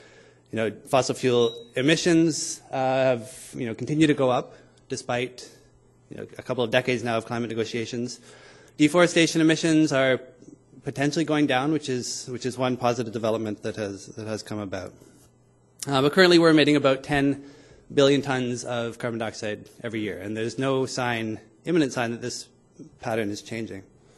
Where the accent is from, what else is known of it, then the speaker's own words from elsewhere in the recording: Vancouver, British Columbia, Canada; there's something I didn't realize growing up on the West Coast in Vancouver.